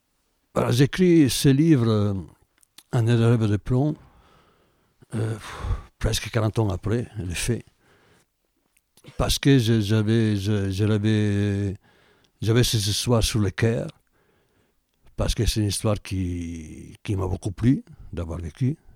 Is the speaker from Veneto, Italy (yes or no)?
yes; Veneto, Italy; French is a second language